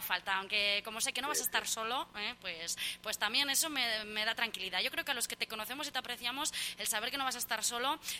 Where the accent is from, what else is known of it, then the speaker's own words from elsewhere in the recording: Falces, Navarre, Spain; Que vamos a decir los que somos de Falces, esto es así.